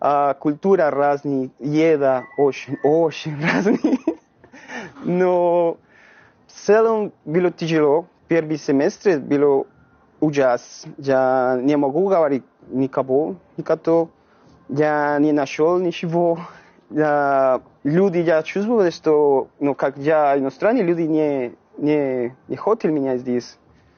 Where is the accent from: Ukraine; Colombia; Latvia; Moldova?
Colombia; Bogotá; Russian is a second language; now in Kaliningrad, Russia; Угу. Я из Колумбии. Богота, Колумбия.